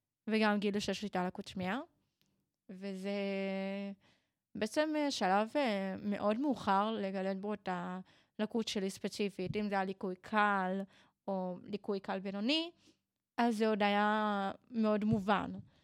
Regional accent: Beersheba, Southern District, Israel; ובעצם אני במקור מבאר שבע, ושם הייתי כל החיים שלי.

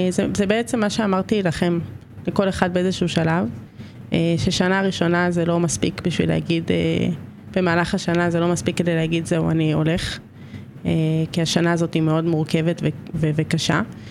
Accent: Givatayim, Tel Aviv District, Israel; born there; במקור נולדתי בגבעתיים. אם נלך במונחים שלך, אז תל אביב. סתם, גבעתיים, גבעתיים.

